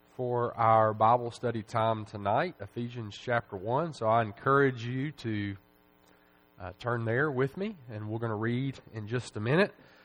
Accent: Nashville, Tennessee, United States; And I grew up in Nashville. You could, if you could go up about 100 feet in the air, you could see the stadium from the church that I grew up in.

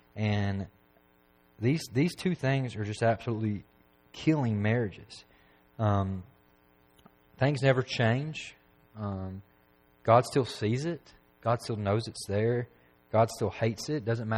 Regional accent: McMinnville, United States; When I was growing up in McMinnville, there was a mall in McMinnville

